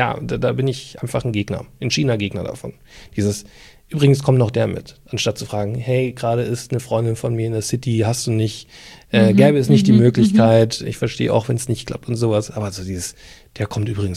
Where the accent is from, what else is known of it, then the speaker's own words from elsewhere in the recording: Regensburg, Bavaria, Germany; born there; ich komme ja gebürtig aus Regensburg